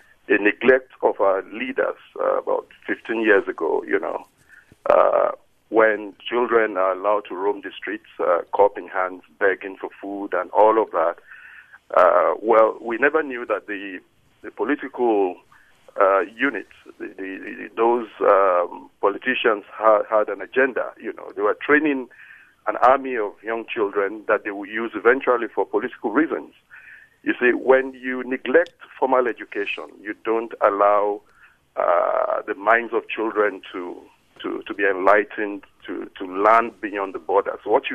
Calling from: Cupertino, California, United States; I live in Nigeria. I'm a visiting professor on vacation in Berkeley, but right now I'm calling from Cupertino.

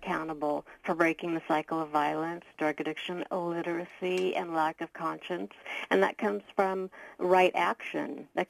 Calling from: Santa Rosa, California, United States; I'm calling from Santa Rosa

